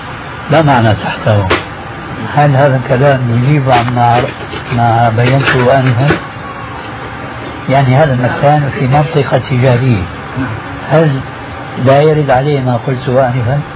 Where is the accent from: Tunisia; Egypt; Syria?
Syria; هذا التعامل ما يسمى بخلو رجم أو الفروغية عندنا في سوريا المسلمون لا يعرفونها قديما.